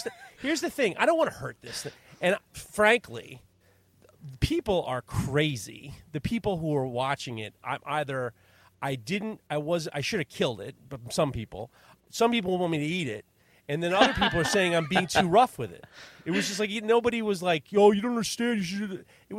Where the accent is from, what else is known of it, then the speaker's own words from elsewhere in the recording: New York, United States; You know, it's like I'm from Lexington Avenue. The fuck do I know about this?